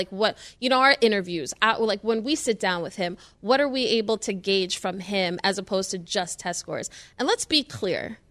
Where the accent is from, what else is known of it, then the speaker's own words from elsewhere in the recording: New York City, New York, United States; I'm from New York City. We will never rep Boston.